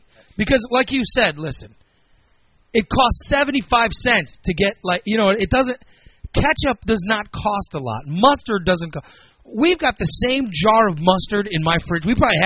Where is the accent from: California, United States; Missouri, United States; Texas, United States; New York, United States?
Missouri, United States; And although I'm a Cub fan, but I grew up near St. Louis, we would go down there and we'd play football in the street outside of the old Busch Stadium